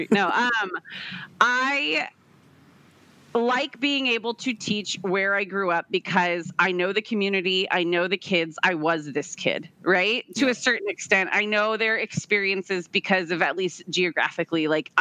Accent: San Diego, California, United States; I am an English teacher in San Diego, California, and I am born and raised in San Diego. I stayed here for college, and I'm actually teaching back in the district where I grew up.

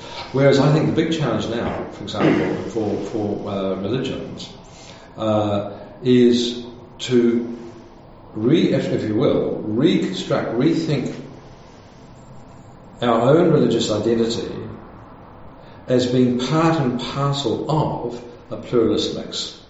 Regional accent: New Zealand; when I grew up in New Zealand, where about 80% of the country would have identified as Christian in the 1950s, where you didn't have the presence of other world religions.

